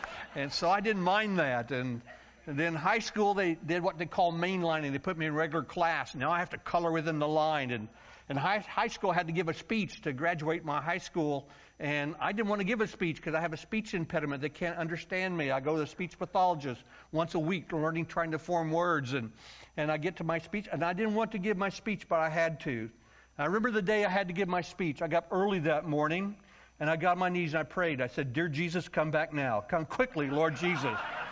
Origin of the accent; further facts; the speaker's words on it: Missouri, United States; It was a church 32 miles from my hometown called Linnaeus, Missouri.